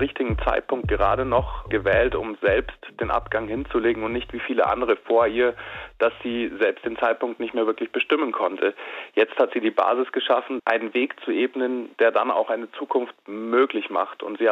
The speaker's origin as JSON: {"language": "German", "town": "Munich", "region": "Bavaria", "country": "Germany", "said": "ich speziell als Münchner auch erwartet hätte"}